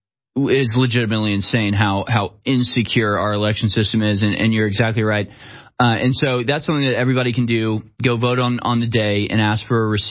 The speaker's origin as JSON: {"language": "English", "country": "United States", "said": "because I'm American and not Mexican"}